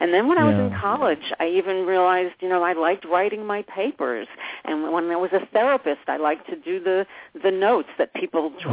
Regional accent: New York, United States; also born or lived in New Jersey; Well, I was born in New York in the Bronx, Bronx Hospital, mm-hmm. and grew up in the New York, New Jersey area. I went to public schools through high school.

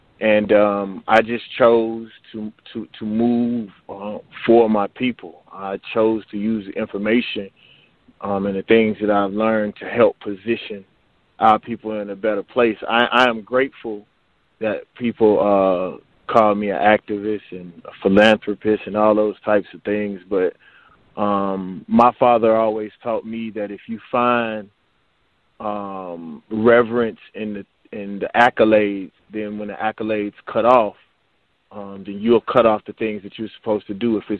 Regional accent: Mississippi, United States; I'm from Mississippi.

